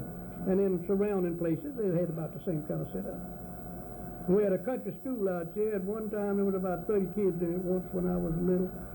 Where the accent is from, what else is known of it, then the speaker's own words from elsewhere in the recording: Lake Providence, Louisiana, United States; born there; And I was born in Lake Providence